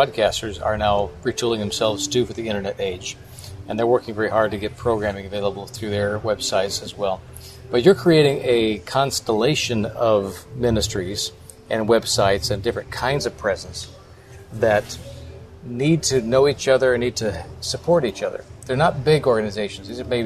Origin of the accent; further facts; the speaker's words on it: United States; Now, of course, me as an American, we currently have good diplomatic ties with Tunisia.